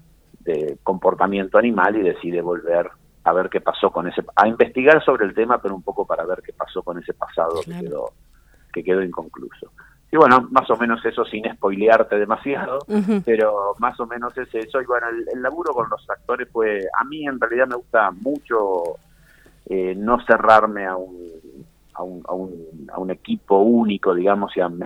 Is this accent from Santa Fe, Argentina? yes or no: yes; Rosario, Santa Fe, Argentina; Somos los dos de Rosario.